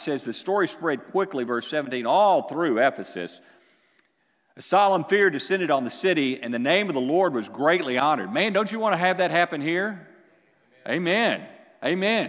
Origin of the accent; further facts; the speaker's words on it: Texas, United States; I mean, we're Texans first, right? I mean, that's just the way we are. I'm glad to be a Texan. We live in a great state.